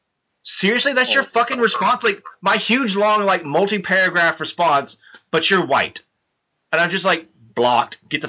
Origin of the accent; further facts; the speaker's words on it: Tennessee, United States; I'm from the South. Yep. I'm from Tennessee.